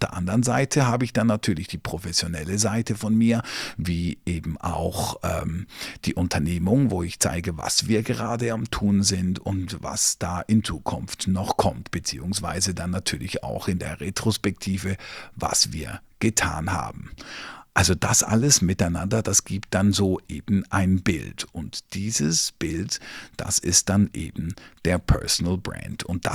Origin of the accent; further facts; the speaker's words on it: Zurich, Switzerland; ich komme aus Zürich, habe hier lange beim Radio gearbeitet